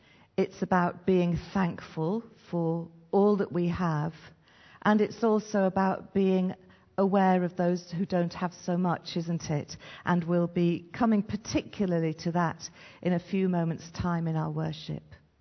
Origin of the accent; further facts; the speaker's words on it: Stratford-upon-Avon, West Midlands, United Kingdom; I grew up in Warwickshire. I grew up in Stratford-on-Avon. And Warwickshire, a little bit like Surrey really, very leafy, very woody, not quite so hilly, but very green and beautiful.